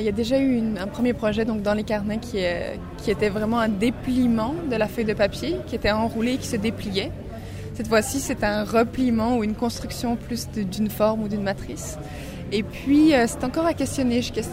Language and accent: French; Switzerland; Ça fait 6 ans que j'habite là-bas. À la base, je suis suisse d'origine.